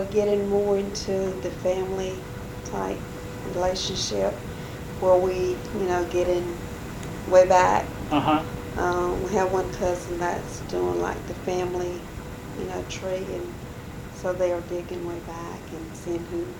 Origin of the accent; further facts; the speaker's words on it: Chapel Hill, North Carolina, United States; Well, I was born in Chapel Hill, North Carolina.